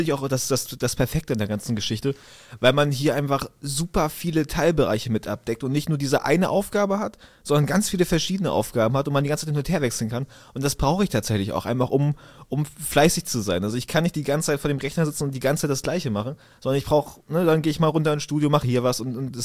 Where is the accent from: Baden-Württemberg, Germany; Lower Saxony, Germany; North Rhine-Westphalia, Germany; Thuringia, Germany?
Lower Saxony, Germany; Hanover; Ich komme aus Hannover. Ich bin 24 Jahre alt